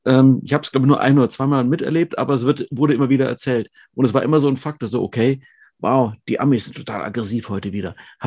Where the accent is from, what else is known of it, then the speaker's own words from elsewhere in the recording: Schwäbisch Gmünd, Baden-Württemberg, Germany; Also ich weiß es zumindest aus Süddeutschland, die Ecke, wo ich herkomme, Schwäbisch Gmünd